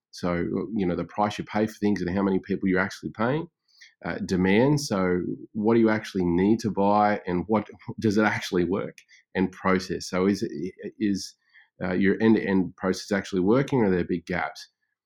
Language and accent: English; Brisbane, Queensland, Australia; I am Australian, obviously, and based in Brisbane with my family at the moment.